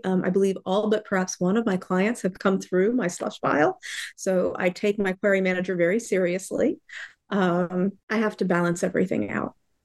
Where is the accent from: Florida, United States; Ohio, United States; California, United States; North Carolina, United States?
Florida, United States; also born or lived in East Coast; I grew up mostly in Florida, in the US. I have lived widely, various places, mostly along the East Coast.